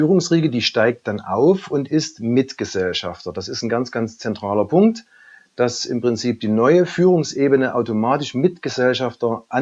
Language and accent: German; Saxony, Germany